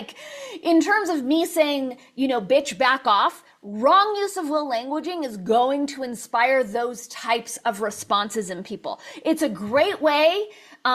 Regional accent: California, United States; both Emily and I were raised in the San Fernando Valley in the 80s, so we come by our likes very honestly. It's definitely a regional tick.

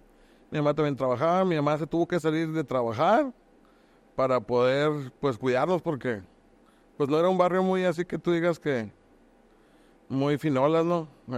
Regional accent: Ensenada, Baja California, Mexico; Soy de Ensenada, tengo 43 años. Pues básicamente yo crecí en un lugar cristiano.

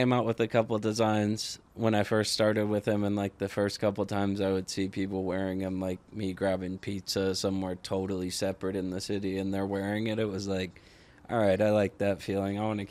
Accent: Carlsbad, California, United States; because I grew up in down in Carlsbad, so it's like I don't know, 3 hours away from here down south

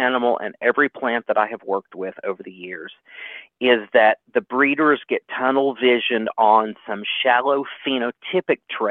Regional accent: Kentucky, United States; Well, I grew up in Kentucky in the United States

